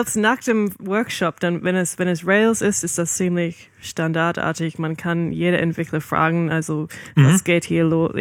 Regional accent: Australia; German is a second language; also born or lived in Malaysia

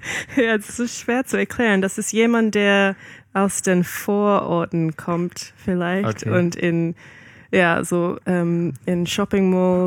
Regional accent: Australia; German is a second language; also born or lived in Malaysia

